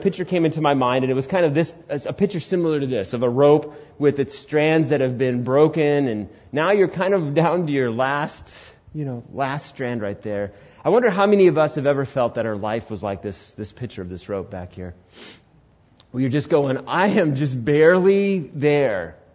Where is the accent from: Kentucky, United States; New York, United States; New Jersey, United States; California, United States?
New York, United States; Queens; born there; You know, again, born in Queens, New York, I didn't know anybody that owned a truck. I didn't know any Indian that owned a truck.